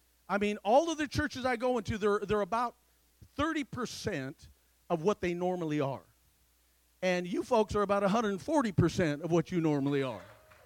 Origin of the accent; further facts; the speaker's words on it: Nebraska, United States; I'm from Nebraska, as you can see. And we are a corn state.